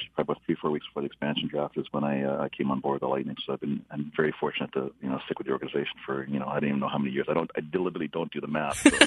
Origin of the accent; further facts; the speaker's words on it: Canada; growing up in Canada